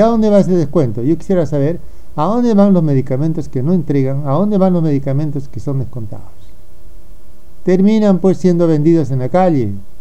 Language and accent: Spanish; Peru; con DNI 1038914 como ciudadano peruano.